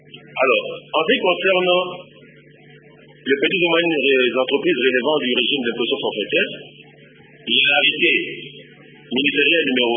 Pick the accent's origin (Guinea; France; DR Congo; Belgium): DR Congo; Kikwit, Kwilu; nous sommes descendus, chez nous, à Kikwit